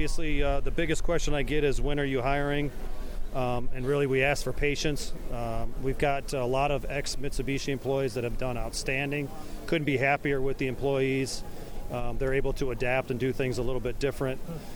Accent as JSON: {"language": "English", "region": "Midwest", "country": "United States", "said": "I'm from the Midwest. It's an interesting dynamic because we've got a California facility. Great people out there as well, but there's nothing like a Midwest town. So that's how I grew up."}